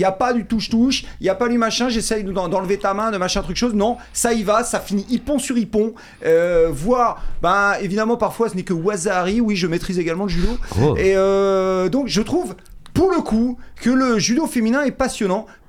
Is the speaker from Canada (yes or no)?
no; Brittany, France; nous sommes bretons de base